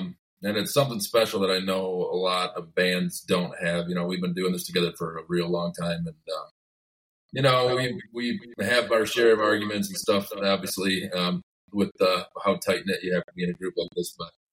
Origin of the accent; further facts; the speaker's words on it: Port Huron, Michigan, United States; along with a really cool party we're doing here in my hometown of Port Huron. We're running out a cruise ship that goes into Lake Huron for a couple hours